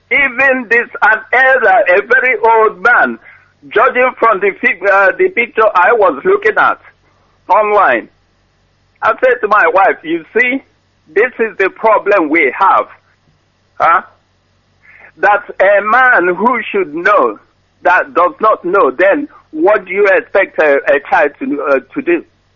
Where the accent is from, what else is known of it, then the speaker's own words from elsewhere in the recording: Okigwe, Imo, Nigeria; now in London, United Kingdom; Yeah, I'm from Okigwe, Imo State. And Biafra land.